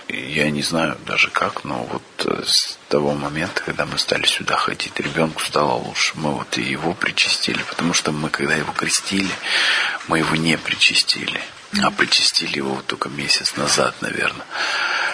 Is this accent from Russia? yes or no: yes; Perm, Perm Krai, Russia; Мы из Перми сюда переехали.